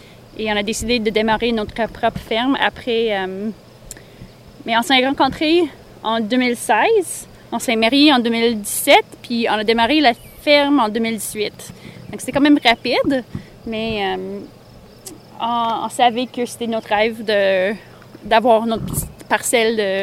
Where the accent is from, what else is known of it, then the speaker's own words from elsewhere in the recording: Manitoba, Canada; moi, j'ai grandi au Manitoba. Donc, on n'est pas natif de la région.